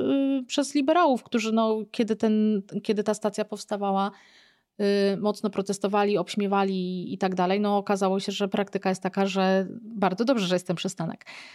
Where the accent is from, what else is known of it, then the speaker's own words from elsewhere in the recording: Szczecin, West Pomeranian Voivodeship, Poland; jestem ze Szczecina i teraz będzie się zatrzymywał tutaj